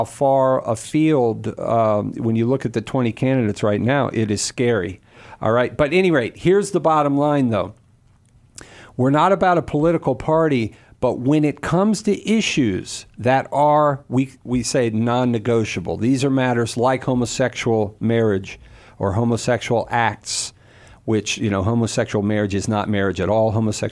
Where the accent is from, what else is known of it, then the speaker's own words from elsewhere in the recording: Virginia, United States; In Virginia, that's my home state, you know, that I came from